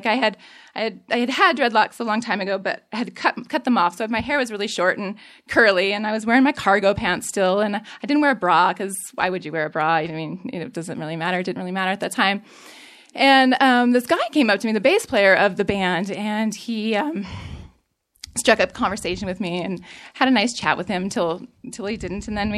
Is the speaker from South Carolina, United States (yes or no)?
no; Oregon, United States; I was born and raised in Oregon, but I was raised mostly by my dad, and my mother died when I was really little.